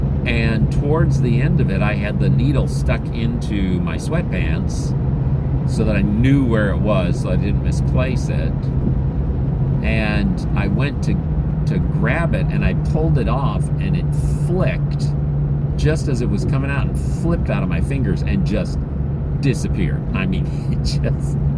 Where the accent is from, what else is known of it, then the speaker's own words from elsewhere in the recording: Philippines; I'm still able to do that because I grew up in the Philippines and I never unlearned how to do that.